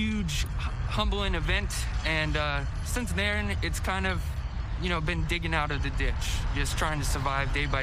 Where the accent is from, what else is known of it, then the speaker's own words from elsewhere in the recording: Burke, Virginia, United States; I am from Burke, Virginia